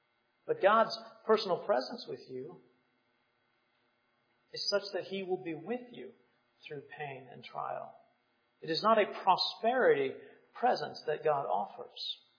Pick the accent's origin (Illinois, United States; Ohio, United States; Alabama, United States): Ohio, United States; Cleveland; now in Virginia, United States; I grew up in Cleveland, so thunderstorms here in Virginia are really not thunderstorms.